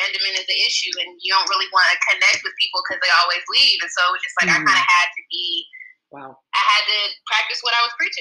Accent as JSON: {"language": "English", "region": "California", "country": "United States", "said": "I'm like, I'm from California, you know, like, because, you know, in the States"}